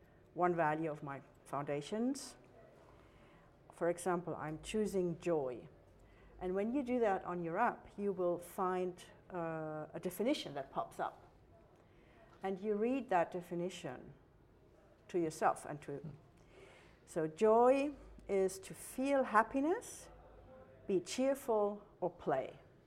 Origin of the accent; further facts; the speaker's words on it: Germany; I grew up in Germany, post-war Germany.